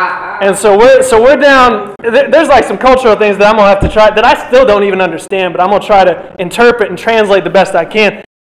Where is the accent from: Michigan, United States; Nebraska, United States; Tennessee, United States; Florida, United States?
Tennessee, United States; Chattanooga; So I come from Tennessee. I come from Chattanooga for the most part, and that's like right on the Georgia line.